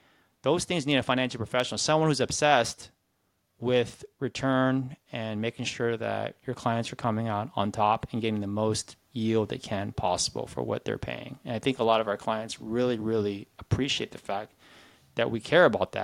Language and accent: English; Gyeongsang, South Korea; So I'm from South Korea, from Gyeongsang though.